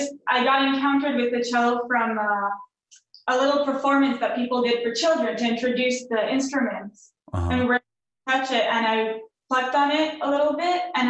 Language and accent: English; Israel; also born or lived in United States / Jerusalem; I was actually born in the US, uh-huh. but I grew up in Israel, in Tel Aviv and Jerusalem. I lived as an adult.